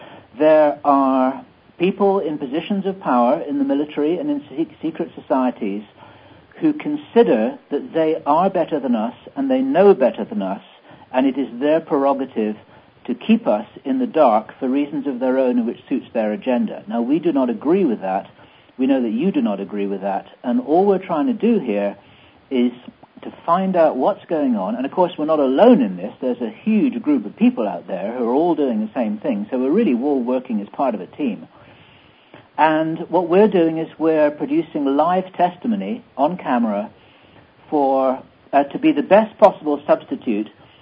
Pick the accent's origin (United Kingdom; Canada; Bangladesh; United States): United Kingdom; England; And I'm the resident Englishman here, so I apologize to anyone who finds my accent rather weird.